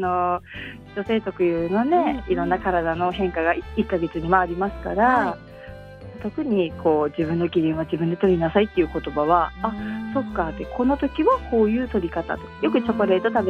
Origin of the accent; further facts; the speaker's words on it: Kagoshima, Japan; accent: Kagoshima dialect; 私よく鹿児島弁で喋ると